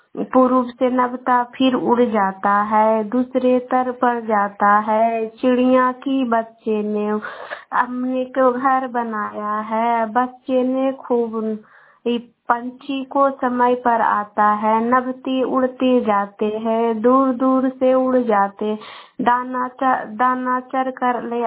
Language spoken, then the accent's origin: Hindi; Bihar, India; now in Gwalior, India; मैं ग्वालियर शेरपुरा से बोल रही हूँ। मैं पटना जिला के रहने वाली हूँ।